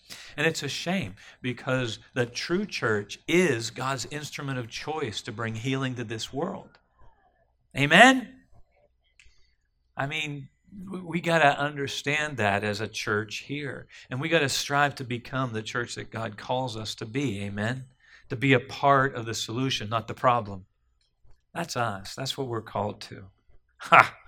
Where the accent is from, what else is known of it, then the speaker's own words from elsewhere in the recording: Johnstown, United States; when I met Jim and he found out I was from Johnstown, he said, "I don't like people from Johnstown."